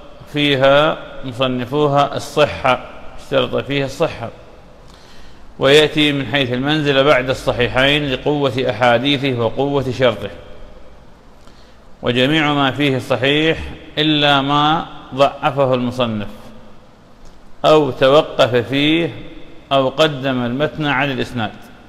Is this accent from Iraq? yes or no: yes; Iraq; moved away; كانت في بلادنا العراق، أعادنا الله إليه بخير وسلامة وأمن وأمان وإيمان.